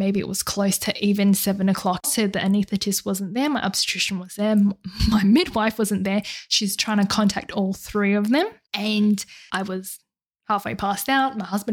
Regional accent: Perth, Western Australia, Australia; So I'm from Perth. This would be the Perth Mums group.

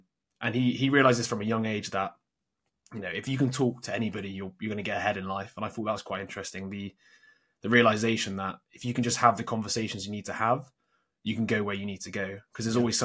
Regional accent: United Kingdom

